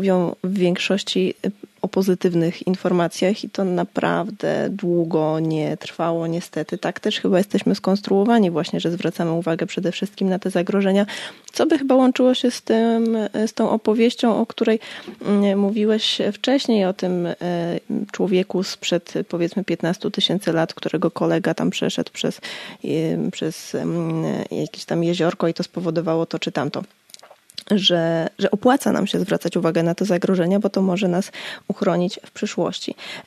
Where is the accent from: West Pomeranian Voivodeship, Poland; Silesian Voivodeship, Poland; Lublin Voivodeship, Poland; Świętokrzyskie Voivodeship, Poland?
Świętokrzyskie Voivodeship, Poland; Skarżysko-Kamienna; Ja jestem ze Skarżyska Kamiennej.